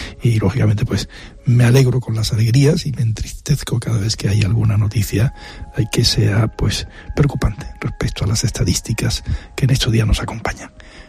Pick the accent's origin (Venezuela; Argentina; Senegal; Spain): Spain; Yo soy del barrio de la Victoria, no lo olvides, amigo Adolfo. Yo nací en la calle La Amargura, viví mis primeros meses en esa calle, después en la calle Raribañe